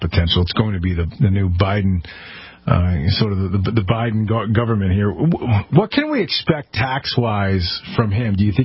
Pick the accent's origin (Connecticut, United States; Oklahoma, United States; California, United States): Connecticut, United States; And, you know, the same thing's happening in my home state, too. Connecticut has a mass exodus